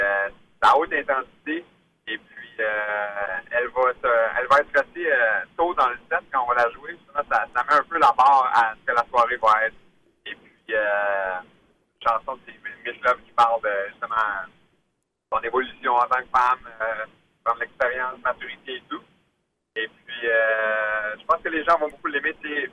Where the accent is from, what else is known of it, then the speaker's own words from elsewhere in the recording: Quebec, Canada; now in Montreal, Canada; on habite à Montréal et les alentours. Moi, en fait, je suis un petit gaspésien, mais maintenant, c'est dans le coin de Montréal.